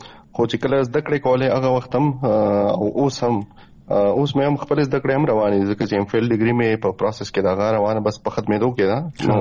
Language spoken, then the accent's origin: Pashto; Saber Abad, Khyber Pakhtunkhwa, Pakistan; زمونږ کرک ډیسټریکټ کې خپل کلی چې دی زمونږ د کلی نوم دی صابر آباد. په کټه کې ورته وایي سواترا. نو سواترې کې دننه کلی دی صابر آباد. زه د صابر آباد دغه مین سټی یم کم خاص چې دی زه په هغه کې پاتې کېږم.